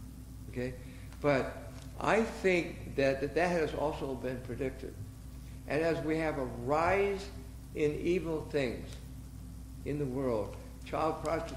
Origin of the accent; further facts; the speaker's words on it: Iowa, United States; dinky is a word I got from Iowa. I grew up in Iowa.